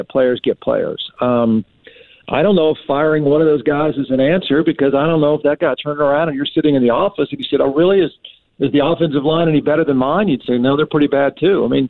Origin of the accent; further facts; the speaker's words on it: Austin, Texas, United States; look, I grew up in Austin. I know hippie anti-vaxxers.